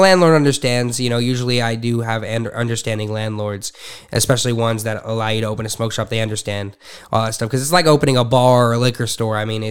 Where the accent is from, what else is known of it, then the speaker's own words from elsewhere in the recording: Alvarado, Texas, United States; also born or lived in Arlington; So we always, me and him, we grew up in here in Texas. And I moved to Arlington. I mean, I'm just going to say how we met pretty much. I just went to school before I was a young kid. I grew up in Alvarado.